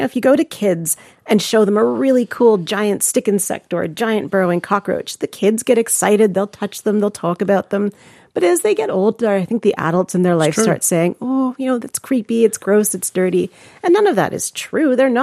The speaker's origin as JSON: {"language": "English", "country": "Canada", "said": "So I'm from Canada originally."}